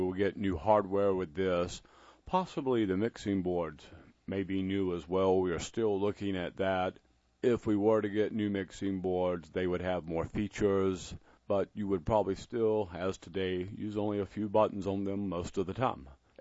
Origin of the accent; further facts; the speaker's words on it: Raleigh, North Carolina, United States; Well, Bob, I grew up in the Raleigh area, have lived here the majority of my life